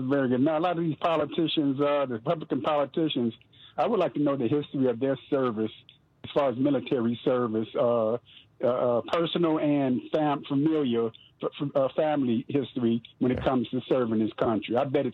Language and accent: English; Illinois, United States; I'm from Illinois. I'm very familiar with it. I vote for her all the time.